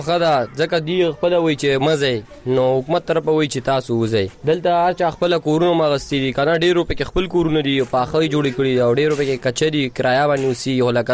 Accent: Afghanistan; now in Pakistan; مونږ افغانان یو

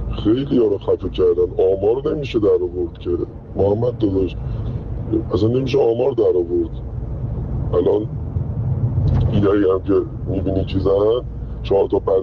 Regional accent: Iran; اینجا زندگیمونه، اینجا به دنیا آمدنمونه

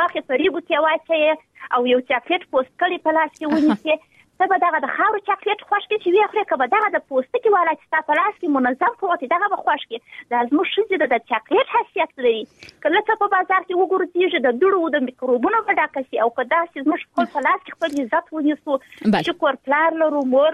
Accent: Helmand, Afghanistan; زه خپله د هلمند اوسېدونکی یم.

